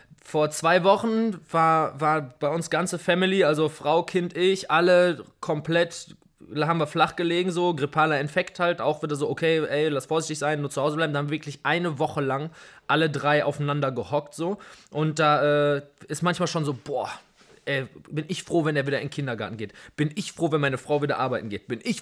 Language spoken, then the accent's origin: German; Essen, North Rhine-Westphalia, Germany; Also ich bin jetzt nun mal in Essen aufgewachsen. Ich habe mir die Stadt, in der ich geboren bin, nicht ausgesucht. Ich liebe meine Stadt einfach, weil mein Leben mich mit dieser Stadt verbindet.